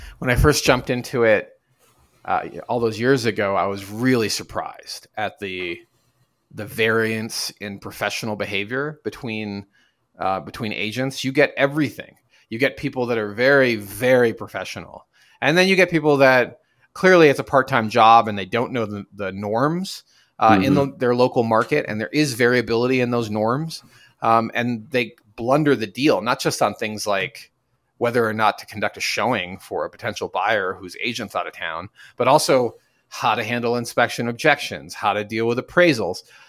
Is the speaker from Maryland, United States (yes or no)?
no; New York, United States; now in Boulder, United States; I'm from New York. My parents, originally, I've been in Boulder for a long time